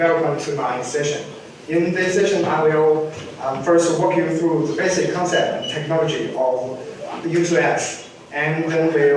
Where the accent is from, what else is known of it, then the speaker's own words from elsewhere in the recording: China; I'm from China, and I work for Alibaba Group